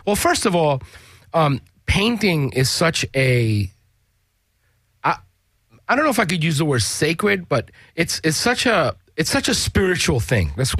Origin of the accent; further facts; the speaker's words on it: East Coast, United States; You know, the thing, I am from the East Coast like you are, so you acclimate to it.